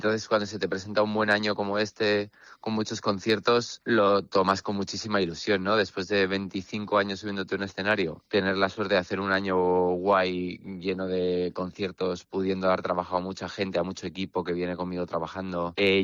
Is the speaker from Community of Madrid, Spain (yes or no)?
yes; Madrid, Community of Madrid, Spain; Yo empezaba a surfear ahí cuando era un chavalín y soy el típico madrileño que va a surfear a Santander, que de eso está lleno Somo, ¿no? Y además soy de los madrileños que surfean en Santander, que odia a los madrileños que surfean en Santander.